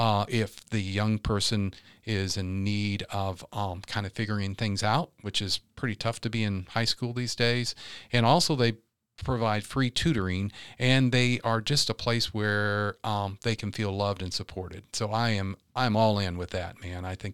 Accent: Oak Grove, Missouri, United States; I was from Oak Grove in our high school years, many decades apart from each other.

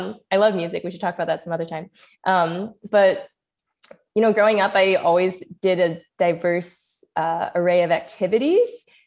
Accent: Santa Monica, California, United States; I grew up in Santa Monica, which is, you know, very safe, nice, beachy town, and it's diverse.

